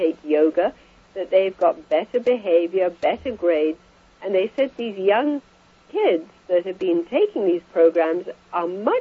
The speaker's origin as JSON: {"language": "English", "country": "India", "tie": "born or raised there", "said": "I was born and raised in India. And I was fifth generation born in India and very, very familiar with Eastern mysticism"}